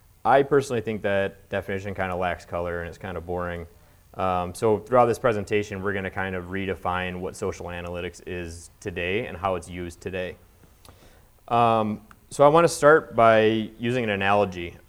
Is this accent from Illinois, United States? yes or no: yes; Chicago, Illinois, United States; I'm a native Chicagoan, so as most millennials describe themselves, I'm actually from the Chicago suburbs.